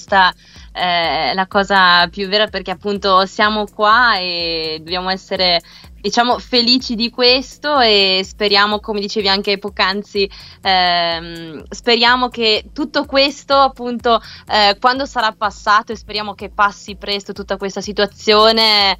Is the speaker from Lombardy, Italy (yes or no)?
no; Trentino-Alto Adige, Italy; o in Trentino dalle mie parti o in Veneto dalle parti di Andrea